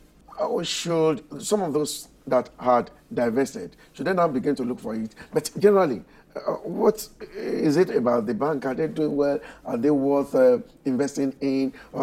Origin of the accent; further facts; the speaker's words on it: Nigeria; For those of us that are here, there would always be one reason or the other to stay back in Nigeria as a Nigerian.